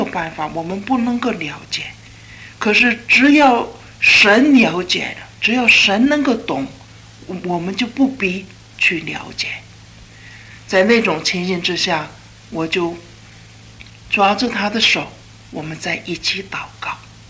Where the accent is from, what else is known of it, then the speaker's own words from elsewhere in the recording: China; 那犹太人你们知道跟我们中国人的传统一样的，一个儿子，一家唯一的一个儿子